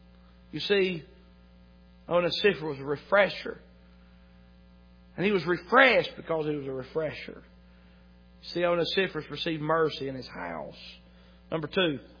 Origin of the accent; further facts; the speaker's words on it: Chilhowee, Virginia, United States; I said, "Well, I'm from Chilhowee, Virginia."